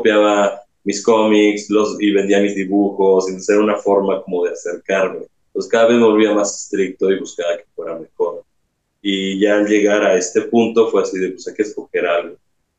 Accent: Mexico City, Mexico; born there; Entonces, sí, nací por acá en la Ciudad de México.

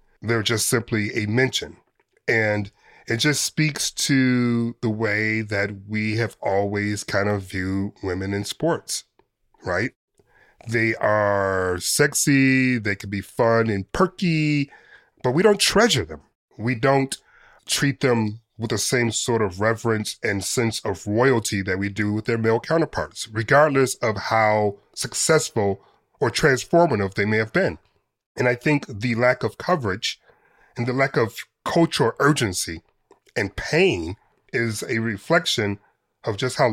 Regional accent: United States; for me as a journalist and for me as an American citizen

